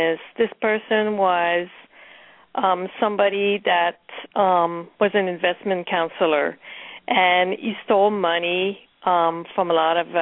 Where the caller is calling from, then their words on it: New Jersey, United States; I'm calling from New Jersey.